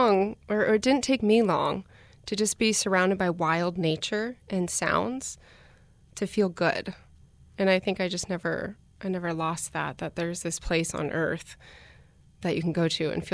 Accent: California, United States; My parents, I grew up in Orange County, so very much not a bunker

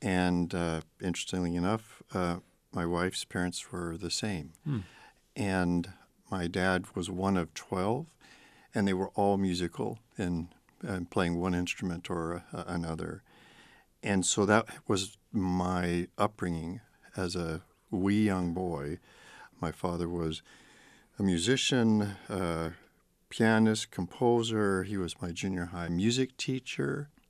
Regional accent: United States; So I felt, as a young boy and into my middle teens, as kind of a Canadian growing up in the States.

